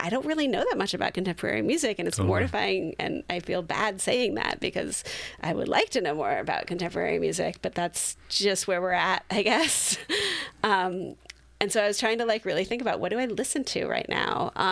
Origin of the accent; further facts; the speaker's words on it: Santa Cruz, California, United States; because I grew up in Santa Cruz, and you're legally obligated to be into reggae if you grew up in Santa Cruz.